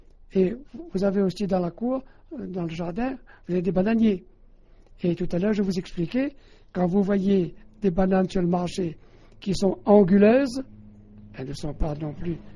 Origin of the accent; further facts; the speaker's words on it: Le Tampon, Réunion; tout en étant au Tampon et dans les environs. Je n'ai jamais pratiquement quitté la Réunion. Si j'ai quitté la Réunion seulement pour mon service militaire